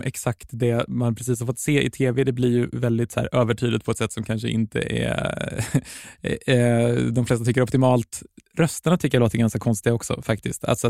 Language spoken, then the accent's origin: Swedish; Östergötland, Sweden; jag är från Östergötland